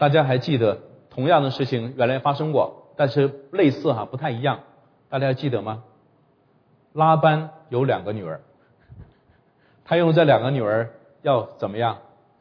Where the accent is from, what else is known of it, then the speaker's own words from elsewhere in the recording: China; 至少我们中国人说，这惹不起我还躲得起嘛，对吧？